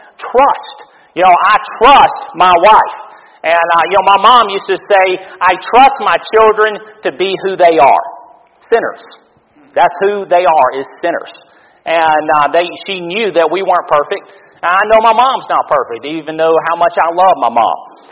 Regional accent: Louisiana, United States; also born or lived in Mississippi; But I was born in South Mississippi in Law. And 5 years, my dad planted a church there. And then whenever I was 5 years old, God called him to go to South Louisiana.

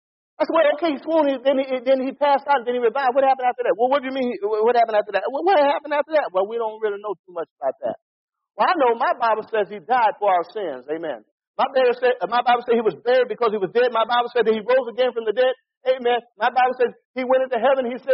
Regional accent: Pensacola, Florida, United States; I grew up in Pensacola, Florida. We had bullies and gangs during that time.

